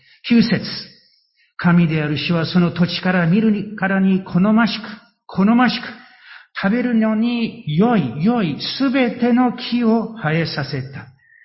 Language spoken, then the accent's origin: Japanese; Matsumoto, Nagano, Japan; 私のふるさとの松本、長野県松本だったらサリン事件です。